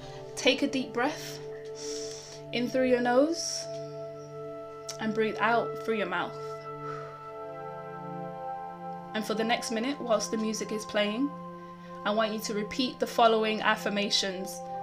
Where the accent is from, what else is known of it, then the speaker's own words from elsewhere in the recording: South Sudan; So I'm from South Sudan, right? So I grew up with like 11 cousins.